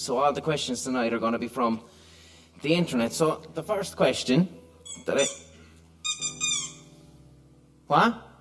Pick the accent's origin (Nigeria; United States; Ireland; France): Ireland; Limerick, Munster; So, but then I started thinking, I'm from Limerick, and I know nothing about Limerick until it was forced on me.